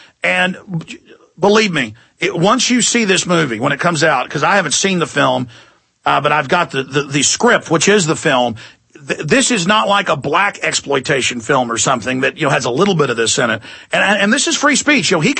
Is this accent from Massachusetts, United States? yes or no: no; Dallas, Texas, United States; Look, I'm a 36-year-old white guy, okay? I grew up in Dallas, Texas.